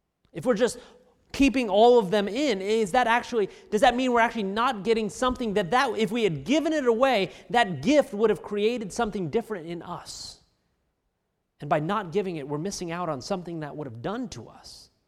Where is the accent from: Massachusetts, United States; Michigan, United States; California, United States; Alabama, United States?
California, United States; When I was growing up in California, my family and I used to go to visit occasionally a lake high up in the mountains.